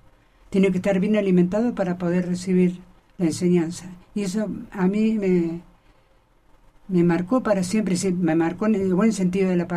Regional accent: Comodoro Rivadavia, Chubut, Argentina; Y emigré a Comodoro Rivadavia, mi lugar de origen. Yo soy nativa de Comodoro Rivadavia. Soy nacida y criada, orgullosamente patagónica, porque muchos creen que yo soy del norte.

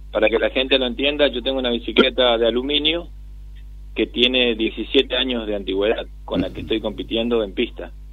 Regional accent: Quitilipi, Chaco, Argentina; De Quitilipi, sí.

